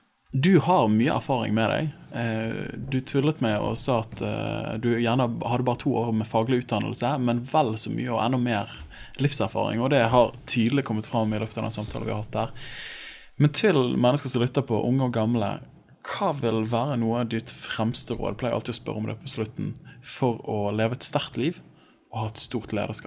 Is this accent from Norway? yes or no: yes; Åsane, Vestland, Norway; jeg er jo fra Åsane, så jeg ble jo så glad